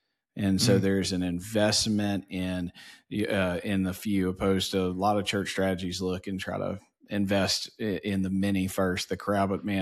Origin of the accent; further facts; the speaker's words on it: Louisiana, United States; Yeah, we're both from Louisiana, so I have to think that played in some way.